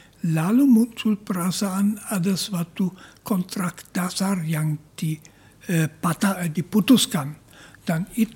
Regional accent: Germany; Indonesian is a second language; Saya berasal dari Jerman.

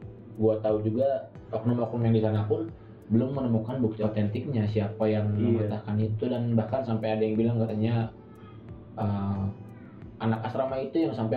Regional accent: Java, Indonesia; walaupun gue orang asli Jawa dan bukan orang Papua gitu

